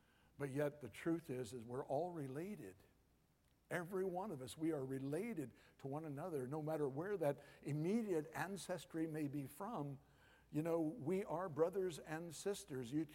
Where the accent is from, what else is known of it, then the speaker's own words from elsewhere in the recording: United Kingdom; I not only am Scottish, but I'm English too